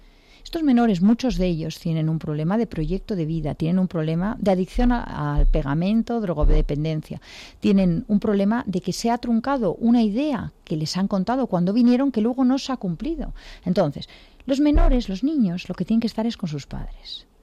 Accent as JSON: {"language": "Spanish", "country": "Spain", "tie": "born there", "said": "Nací en España, pero tengo nacionalidad cubana y española."}